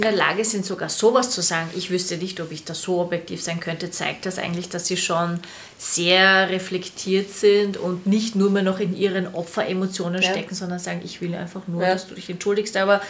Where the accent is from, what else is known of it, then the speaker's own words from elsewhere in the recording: Austria; ob es so anders bei uns in Österreich ist